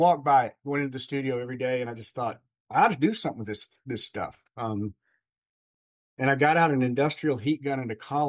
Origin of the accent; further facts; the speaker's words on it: North Carolina, United States; I was born in Western North Carolina in the mountains and grew up I was one snake bite shy of salvation.